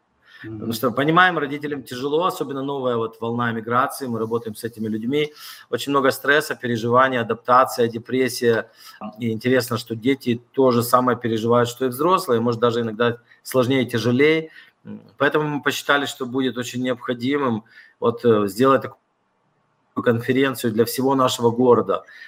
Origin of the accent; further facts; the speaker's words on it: Chisinau, Chișinău, Moldova; moved away as an adult; now in Sacramento, United States; Родился, вырос в Кишиневе, в Молдавии. В 93-м уехал вслед за женой. Она уехала в 92-м прошлого столетия в Америку, в Сакраменто. Вот я приземлился в Сакраменто в конце августа 93-го года. С тех пор в Сакраменто